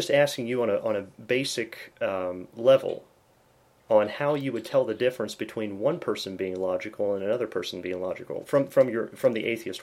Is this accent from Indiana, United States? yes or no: yes; Indiana, United States; you grew up in Pennsylvania, I grew up in Indiana